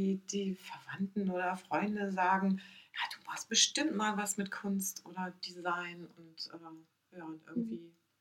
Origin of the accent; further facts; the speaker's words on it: Hamburg, Germany; Ich bin in Hamburg groß geworden und bin dann immer nur in den Sommerferien komplett bei meiner Oma gewesen.